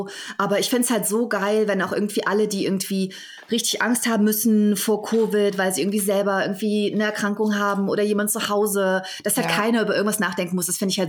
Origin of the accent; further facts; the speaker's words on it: Germany; accent: German; ich mit meinem deutschen Akzent mich da so durchwurschtle